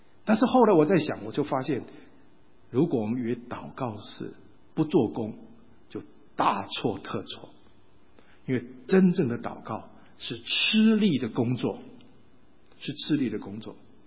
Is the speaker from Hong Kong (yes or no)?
no; Taiwan; now in United States; 那我从台湾来，砍几棵树有什么关系啊？台湾你一砍它就长了。但是我在美国住了几年了，我89年来的，所以已经住了几年了